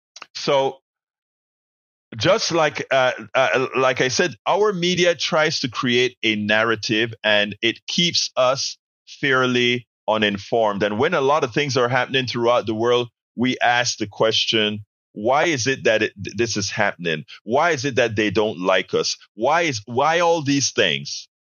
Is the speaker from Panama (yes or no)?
yes; Panama; I'm from Panama. The Cowboy and Indian wasn't a thing.